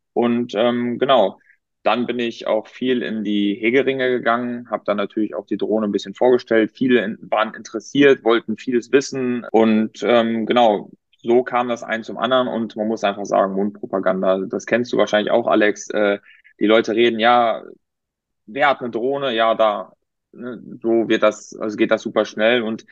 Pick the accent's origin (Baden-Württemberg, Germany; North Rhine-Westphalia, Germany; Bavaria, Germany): North Rhine-Westphalia, Germany; Wir kommen alle drei aus dem Münsterland.